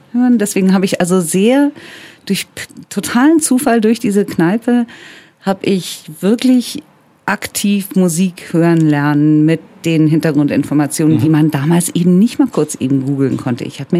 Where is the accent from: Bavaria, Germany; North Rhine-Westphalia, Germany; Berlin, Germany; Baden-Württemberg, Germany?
Bavaria, Germany; Und ich bin in Bayern aufgewachsen.